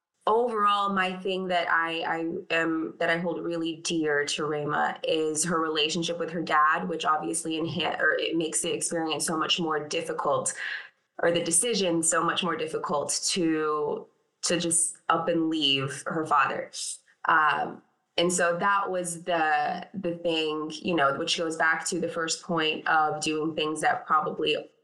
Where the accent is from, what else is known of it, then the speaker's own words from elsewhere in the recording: Dallas, Texas, United States; So I have a Texas agent. I'm from Dallas, and my Texas agent just sent me an audition